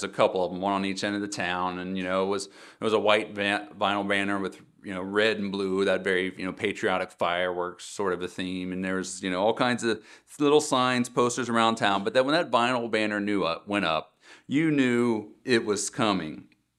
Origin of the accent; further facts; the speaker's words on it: New Richmond, Ohio, United States; I grew up in Ohio. What you probably don't know is much about the town I grew up in. A little town called New Richmond. It was about 45 minutes east-southeast of Cincinnati.